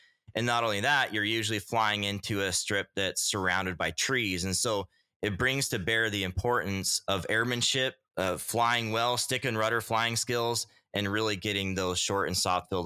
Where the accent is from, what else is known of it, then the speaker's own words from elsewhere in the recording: Utah, United States; now in Alaska, United States; I ended up doing a lot of my early flying in the Rocky Mountains. I grew up in Utah.